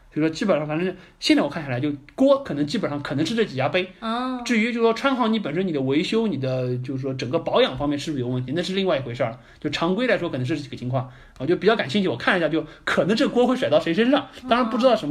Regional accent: Shanghai, China

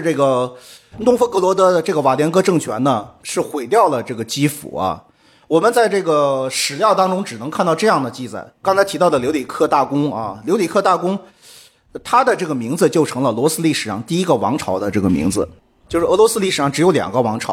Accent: Luoyang, Henan, China; born there; 我说我在广州工作。他们就问我啊，你的出生地在哪里？我就说我是出生在河南洛阳。

